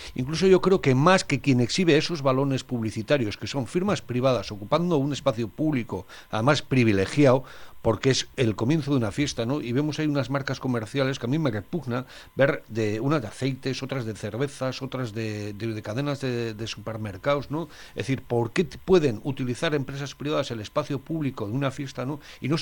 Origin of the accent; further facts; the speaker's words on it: Pamplona, Navarre, Spain; además soy de Iruña, soy de Iruña, desplazado forzoso